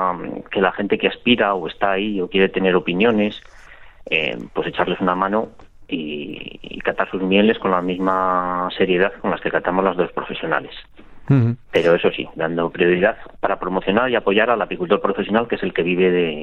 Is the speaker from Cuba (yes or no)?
no; Burgos, Castile and León, Spain; aquí en la Universidad de Burgos, yo soy de Burgos